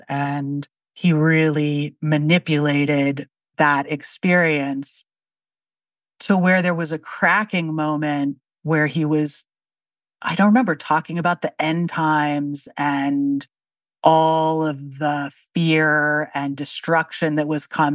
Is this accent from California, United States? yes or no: yes; San Francisco, California, United States; I'm from San Francisco, and I returned home after a breakup and kind of some intense risk-taking behaviors. And I ended up back in San Francisco.